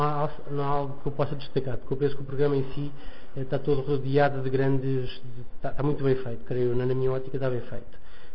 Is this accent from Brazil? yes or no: no; Coimbra, Portugal; Eu sou de Coimbra.